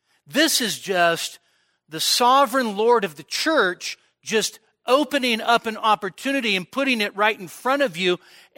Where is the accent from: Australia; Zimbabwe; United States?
United States; Sacramento, California; I grew up in Sacramento. You get on Highway 50 and you go from where I live, Citrus Heights, you head west.